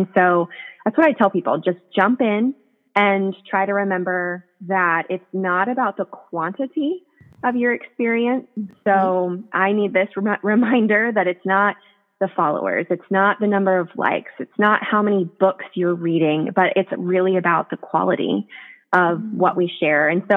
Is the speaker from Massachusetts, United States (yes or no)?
no; Virginia Beach, Virginia, United States; also born or lived in Rockville, Maryland; now in Middle Tennessee, United States; I was born in Rockville, so not too far outside of D.C., and most of my family is still there. And then when I was in third grade, moved to Virginia Beach with my mom